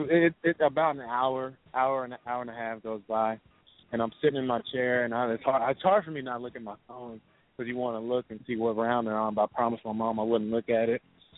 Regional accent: Texas, United States; it's just like my hometown back home in Texas. It's a small town, so it wasn't nothing really major.

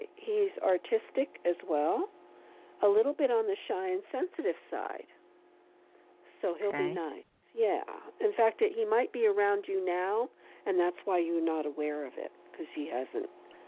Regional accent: East Coast, United States; I'm from the East Coast, so, you know, this has been different for me.

